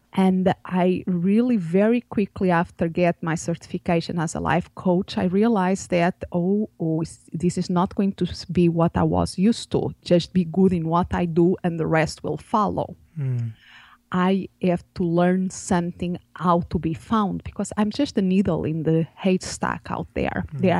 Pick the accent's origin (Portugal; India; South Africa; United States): Portugal; English is a second language; I still remember in Portugal, I'm originally from Portugal, and I did my psychology studies there.